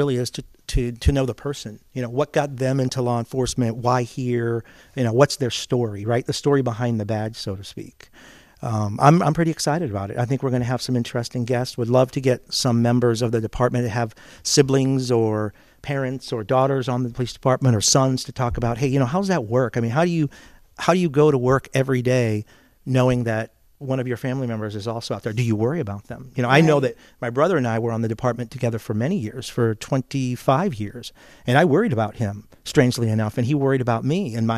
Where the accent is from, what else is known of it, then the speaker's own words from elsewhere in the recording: Italy; also born or lived in Pisa / Livorno / Napoli / Roma; But I grew up bilingual. I grew up in Italy because of my father's linguistic skills. They moved him, he was in the military, from installation to installation all over Italy. So we lived in Pisa, Livorno, Napoli, Roma.